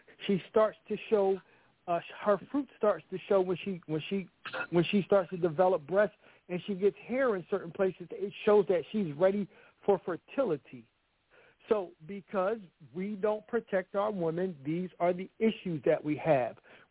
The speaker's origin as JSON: {"language": "English", "town": "Philadelphia", "region": "Pennsylvania", "country": "United States", "tie": "born or raised there", "said": "but I grew up in East Falls Housing Projects. I'm from Philadelphia."}